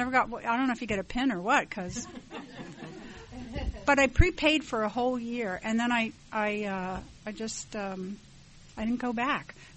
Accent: Titusville, Florida, United States; Hi, I'm from Titusville, Florida, and I've been in OA since May 15th, 1993

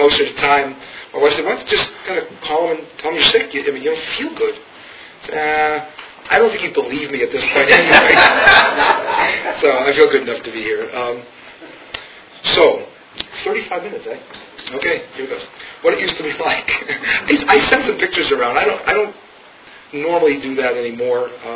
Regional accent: Fairfax, United States; the real history is I grew up in the Fairfax area. I had what you'd call a fairly normal family.

